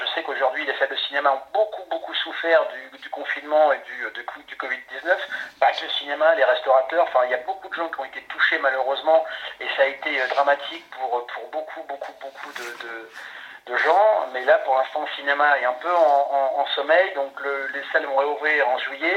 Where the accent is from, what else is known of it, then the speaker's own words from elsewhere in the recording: Grand Est, France; born there; La région Grand Est, donc Thionville, Metz, Nancy.